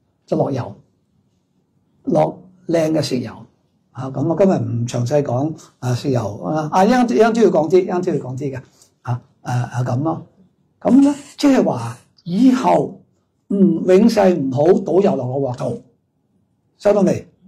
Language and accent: Cantonese; Hong Kong; 我系香港人，我中意食鸡蛋仔